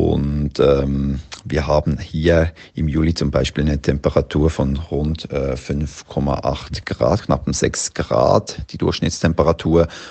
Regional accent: Switzerland; now in Svalbard, Norway; bin ursprünglich aus der Schweiz und seit knappen 10 Jahren jetzt auf der Inselgruppe Spitzbergen als Guide tätig.

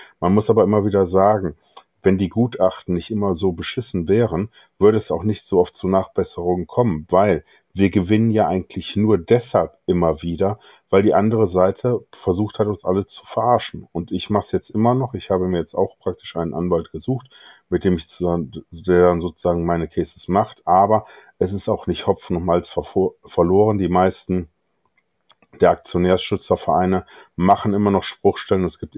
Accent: Rhineland, Germany; ich bin sozusagen ein Kind des Rheinlandes, hier aufgewachsen, Bankausbildung gemacht

